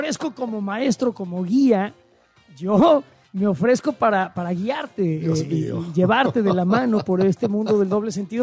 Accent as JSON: {"language": "Spanish", "region": "Mexico City", "country": "Mexico", "said": "es una parte tan divertida de quiénes somos los chilangos y cómo somos los chilangos"}